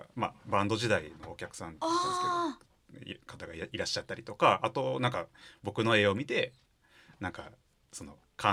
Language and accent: Japanese; Kobe, Hyogo, Japan; やっぱりね神戸にずっと、まあ、生まれ育ってた。